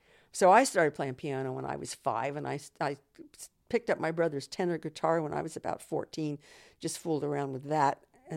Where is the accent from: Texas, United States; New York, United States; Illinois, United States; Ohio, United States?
Ohio, United States; Dayton; I've heard it all my life. I grew up in Dayton, Ohio.